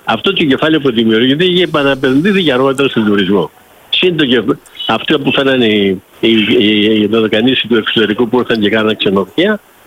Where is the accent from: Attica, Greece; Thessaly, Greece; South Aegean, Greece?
South Aegean, Greece; Karpathos; born there; also born or lived in Rhodes; Κοίταξε, εγώ γεννήθηκα στην Κάρπαθο